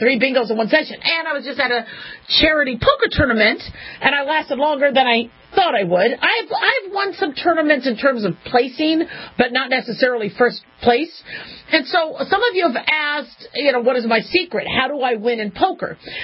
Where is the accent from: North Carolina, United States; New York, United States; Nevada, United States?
Nevada, United States; Las Vegas; But growing up in Las Vegas, you kind of learn how to gamble, and you learn the games.